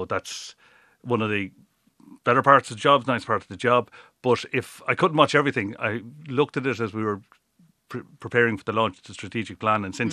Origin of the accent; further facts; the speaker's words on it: Mountrath, County Laois, Ireland; Well, I'm originally from Mount Rattan, County Leash